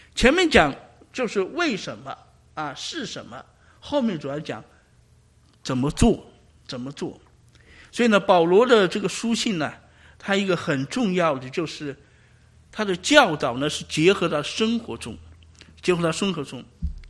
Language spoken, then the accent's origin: Chinese; China; 因为我们在中国大陆这个背景成长，我们没有这个献祭的概念，对不对？